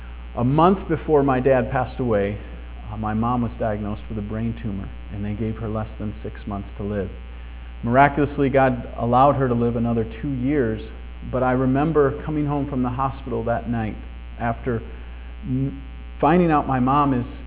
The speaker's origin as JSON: {"language": "English", "region": "Michigan", "country": "United States", "said": "I like sports, which, by the way, I'm from Michigan, which is a good weekend to be here."}